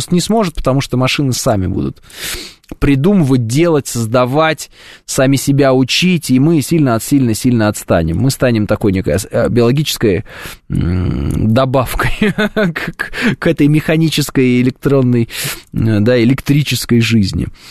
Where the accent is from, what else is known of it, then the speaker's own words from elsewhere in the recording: Russia; куда бы я поехал бы из России, понимаю, что все остальные страны, они наполнены теми же самыми проблемами, что и наша страна